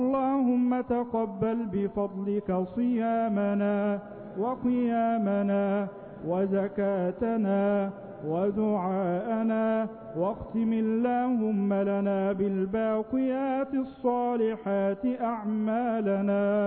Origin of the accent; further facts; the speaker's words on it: Egypt; واجعل اللهم بلدنا مصر أمنا أمانا